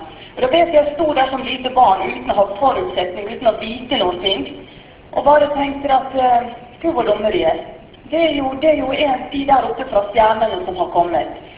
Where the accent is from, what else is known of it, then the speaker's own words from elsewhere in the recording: Western Norway, Norway; born there; jeg er født på Vestlandet